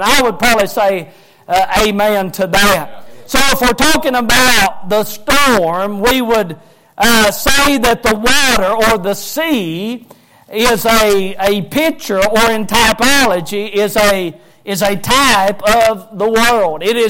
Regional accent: Tennessee, United States; Now, I'm from Tennessee

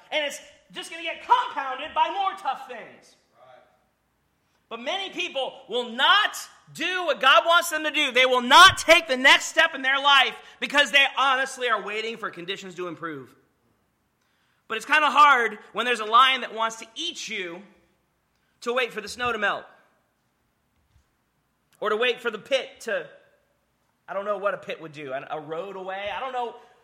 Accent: Louisiana, United States; I'm from Louisiana, so snow is not a thing for me.

